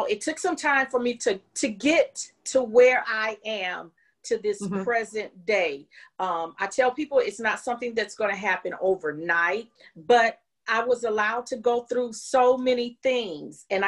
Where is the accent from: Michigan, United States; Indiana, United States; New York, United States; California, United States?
Indiana, United States; And I was from Indiana. I was just visiting in Chicago that weekend.